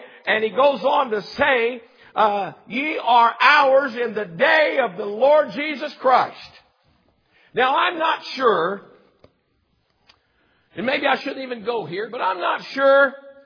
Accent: Texas, United States; I'm just an old, I was raised right here in Texas. I'm just an old country boy.

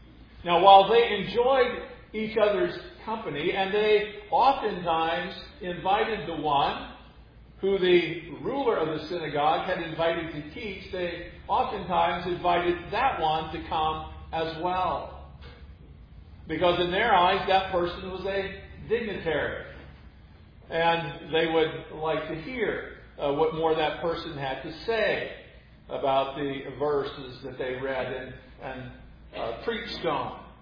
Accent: Iowa, United States; when I was growing up in Iowa, my family did not attend worship

